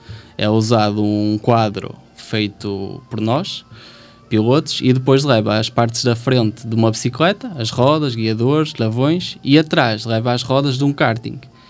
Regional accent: Valpedra, Portugal; born there; eu sou das Termas, mas nasci em Valpedra

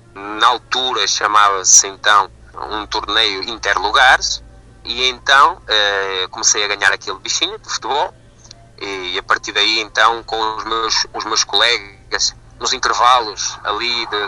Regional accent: Gouveia, Centro, Portugal; Tenho muito, muito orgulho em dizer que sou de Gouveia. Embora não tenha mesmo nascido em Gouveia, toda a minha infância foi ali.

